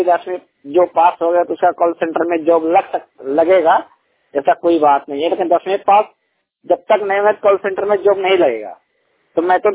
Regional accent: Bhagalpur, Bihar, India; मैं भागलपुर डिस्ट्रिक्ट बिहार के निवासी हूँ।

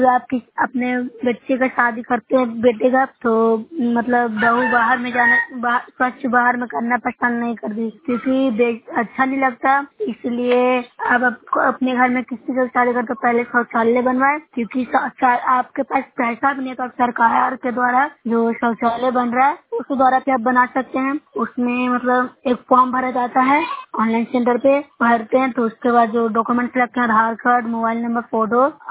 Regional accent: Bihar, India; मैं नुसै ब्लॉक से हूँ, जिला नालंदा के निवासी हूँ।

